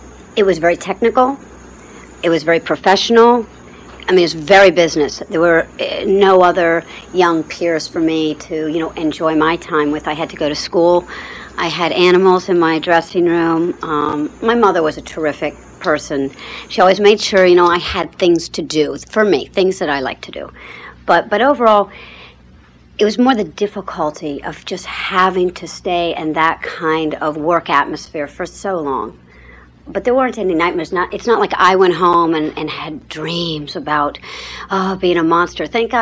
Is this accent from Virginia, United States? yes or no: no; Connecticut, United States; I grew up in New in Connecticut. I worked out of New York doing modeling and commercials